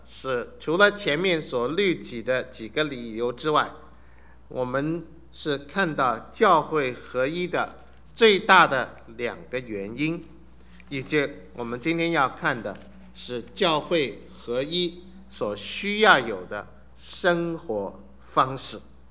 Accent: Suzhou, Jiangsu, China; 我今天跟人家讲我是苏州人

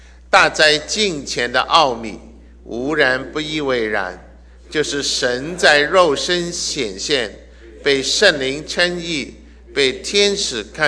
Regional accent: Hong Kong; born there; Chinese is a second language; 可能甚至我在香港出生你都猜到一点，因为我的国语里面有一点点口音，又不像北京话又不像台湾的国语

